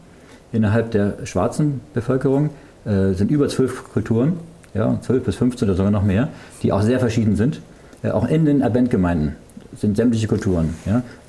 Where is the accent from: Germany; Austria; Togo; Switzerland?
Germany; Hanover, Lower Saxony; Aber die sprechen wie bei uns in Hannover, ja, in Niedersachsen, so ein reines Hochdeutsch sprechen.